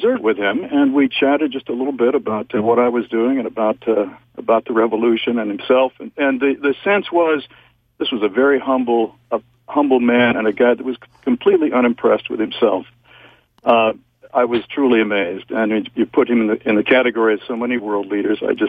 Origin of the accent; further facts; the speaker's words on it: Boston, Massachusetts, United States; I looked over and said to him, you know, I'm from Boston. You have a lot of friends in Boston.